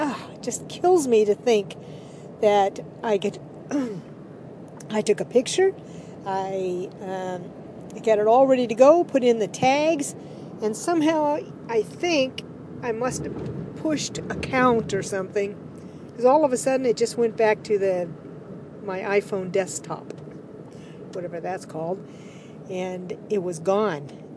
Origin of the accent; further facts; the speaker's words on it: Anaheim, California, United States; I'm from Anaheim, California.